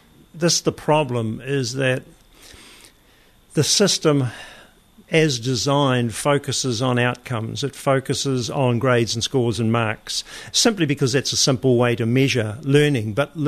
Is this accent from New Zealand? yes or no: yes; Hamilton, Waikato, New Zealand; I was born in Hamilton. My schools were Hamilton East Primary School and Peachgrove Intermediate, and then Hamilton Boys High School.